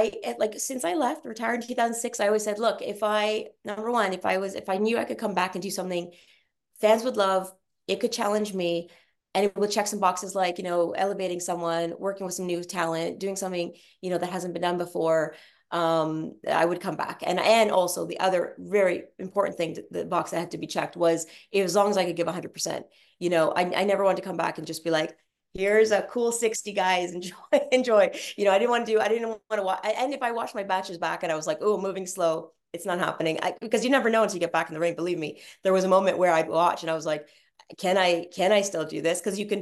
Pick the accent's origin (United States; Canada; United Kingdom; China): Canada; I've had my hometown fun in Canada for sure.